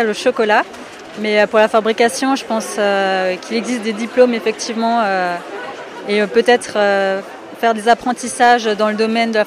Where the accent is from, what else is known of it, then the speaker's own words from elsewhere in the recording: Saverne, Grand Est, France; puisque je viens de Saverne.